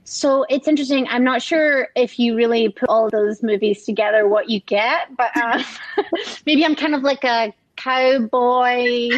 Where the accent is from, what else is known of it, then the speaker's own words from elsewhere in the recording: Scotland, United Kingdom; I watched a lot of like classic movies with my mom growing up. I grew up in Scotland and she was really enamored with classic old Hollywood.